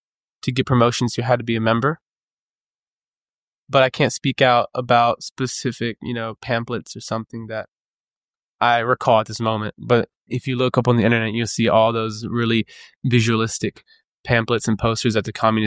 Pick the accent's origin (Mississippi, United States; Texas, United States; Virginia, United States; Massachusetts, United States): Mississippi, United States; now in Czech Republic; the way I was brought up in Mississippi, but embracing more of the Czech culture here.